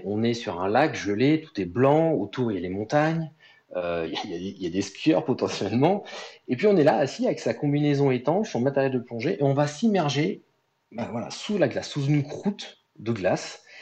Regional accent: Troyes, Grand Est, France; je suis originaire de Troyes, dans l'Aube, là où il n'y a pas du tout la mer.

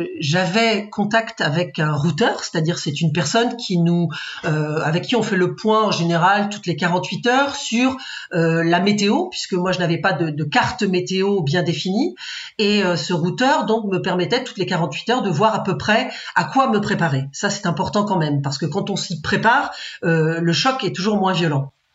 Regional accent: Brittany, France; relier un pays où j'avais vécu pendant 10 ans et j'avais laissé un petit bout de mon cœur là-bas quand même, et puis arriver chez moi en Bretagne.

